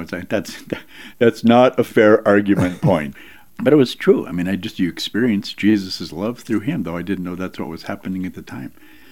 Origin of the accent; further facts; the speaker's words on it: Duluth, Minnesota, United States; I looked at Baha'i for a while because there was a Baha'i group that started in my hometown in Duluth